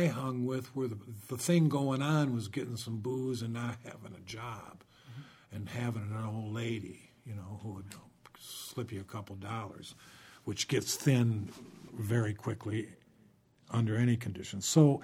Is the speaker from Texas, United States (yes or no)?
no; Traverse City, Michigan, United States; and I'm from Traverse City. Well, that's a small town